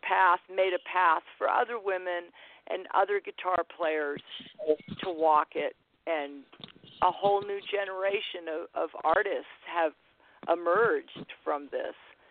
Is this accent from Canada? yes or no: no; United Kingdom; now in United States; Because I'm British. I'm proud of being British.